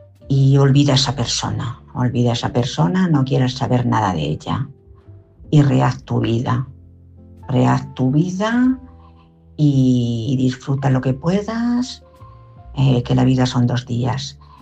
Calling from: Madrid, Community of Madrid, Spain; de Madrid.

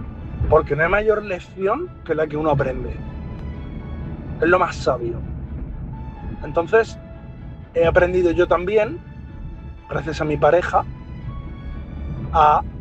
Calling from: Murcia, Region of Murcia, Spain; de Murcia.

